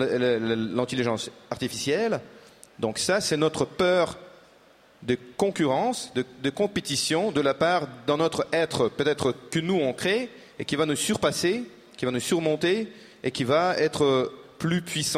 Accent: Russia; je vous rappelle que je suis russe

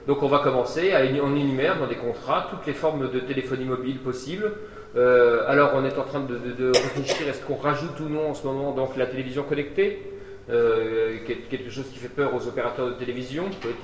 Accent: Saint-Dié, Grand Est, France; des Vosges, puisque je suis d'origine de Saint-Dié

